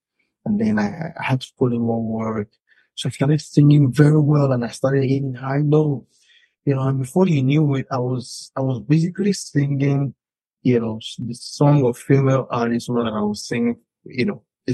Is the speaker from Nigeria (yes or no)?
yes; Lagos, Nigeria; Because, you know, obviously, I'm from Lagos. I have a sister in Buffalo.